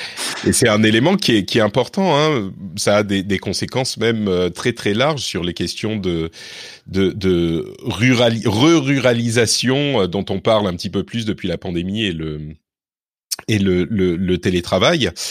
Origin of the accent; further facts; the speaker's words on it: Paris, Île-de-France, France; also born or lived in Lebanon; je suis né au Liban et mes parents ont quitté le pays au moment de la guerre, au début de la guerre du Liban, donc dans les années 70. Et on est arrivé à Paris, en France, un petit peu déboussolé